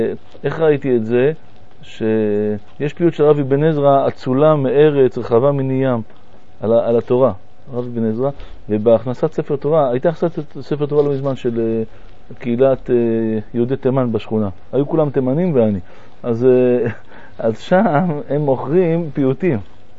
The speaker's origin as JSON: {"language": "Hebrew", "country": "France", "tie": "born or raised there", "said": "בתור ילד שגדל בצרפת"}